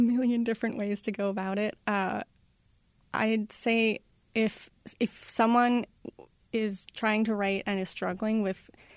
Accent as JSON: {"language": "English", "town": "Cape Cod", "region": "Massachusetts", "country": "United States", "tie": "born or raised there", "said": "So I grew up on Cape Cod, so I made it take place in my hometown."}